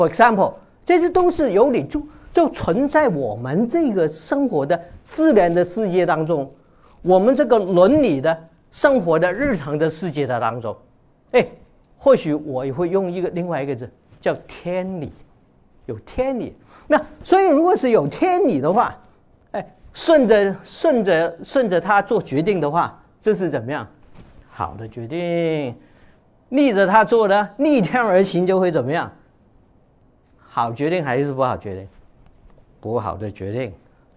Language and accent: Chinese; Guangdong, China; 另外我们广东人喜欢讲醒目